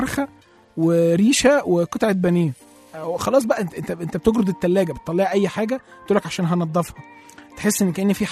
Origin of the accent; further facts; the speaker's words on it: Egypt; يعني احنا كمصريين ما بنعرفش نخرج من غير ما ناكل